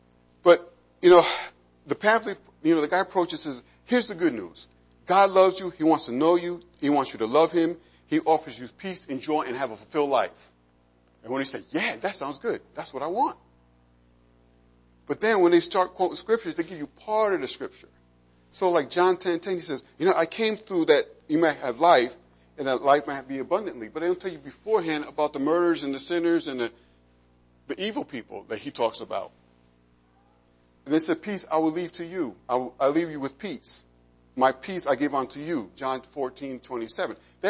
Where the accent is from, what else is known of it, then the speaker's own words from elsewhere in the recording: New York, United States; Back in the old days, I'm from New York. You know, growing up in New York, you never bought a car from a used car salesman.